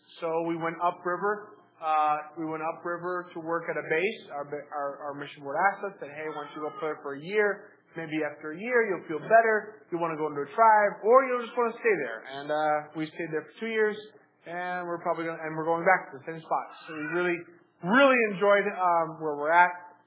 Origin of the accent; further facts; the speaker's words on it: Scottsbluff, Nebraska, United States; Me, growing up in Scottsbluff, Nebraska, I'm used to like the Platte River, and that's what I'm used to.